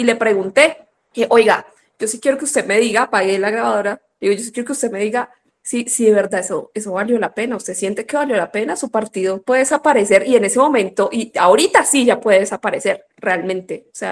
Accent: Bogotá, Colombia; De Huala, Cundinamarca, 6 horitas de aquí. Pues yo soy bogotana, mi familia es de Huala, Cundinamarca.

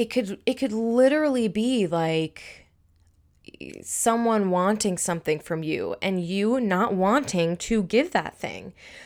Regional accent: New York, United States; I was raised Muslim in New York during the time of 9/11.

